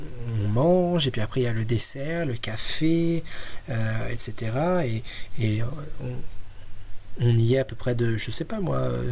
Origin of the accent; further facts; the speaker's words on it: France; je vois en Suède, quand je dis aux gens que je suis français